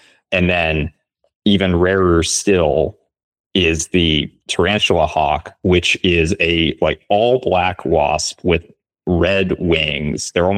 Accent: New Orleans, Louisiana, United States; When we were growing up in New Orleans, there were wasps around

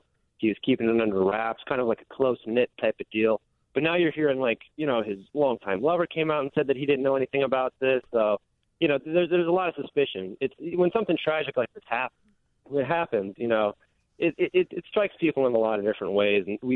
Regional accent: Minnesota, United States; I'm from Minnesota, so I kind of had the same feeling when

